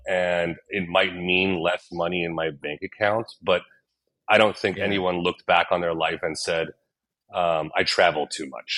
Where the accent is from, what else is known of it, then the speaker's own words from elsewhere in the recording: Los Angeles, California, United States; I grew up in Los Angeles. Actually, I grew up in the Valley and, you know, Ventura Boulevard is the number one concentrated spot for sushi restaurants outside of Japan.